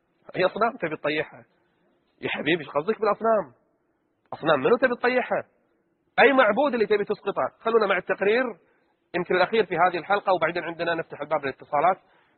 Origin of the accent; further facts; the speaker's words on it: Kuwait; عندنا بالكويت.